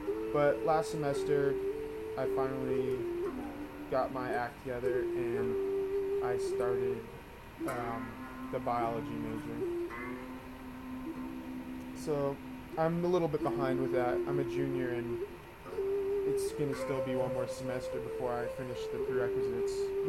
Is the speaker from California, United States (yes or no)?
yes; Altadena, California, United States; I am from Altadena, and that is in California. It's located right above Pasadena in Los Angeles County.